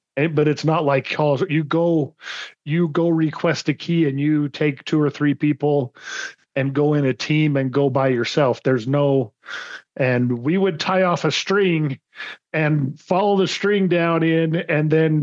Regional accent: Animas, New Mexico, United States; I grew up in a small town in southern New Mexico named Animas.

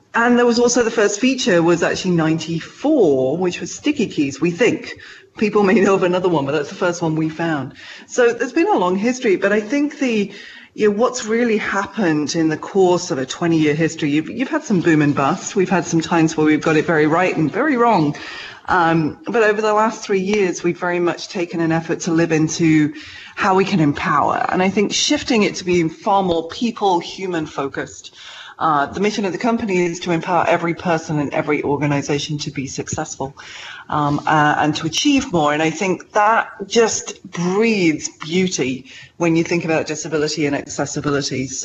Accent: United Kingdom; now in Seattle, United States; My gosh, well, I'm British. I may live here in Seattle, but I grew up with the RNIB and the RNID and several other organizations.

